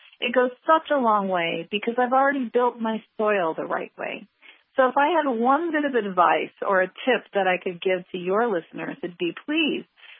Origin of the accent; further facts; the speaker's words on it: Indiana, United States; I live in Illinois now. I grew up in Indiana. I know the region and the plants